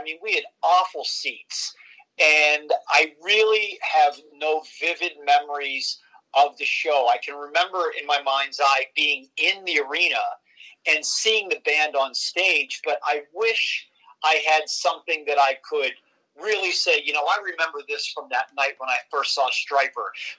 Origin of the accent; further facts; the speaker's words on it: Avalon, Pennsylvania, United States; I grew up in a real small suburb of Pittsburgh, Pennsylvania, called Avalon.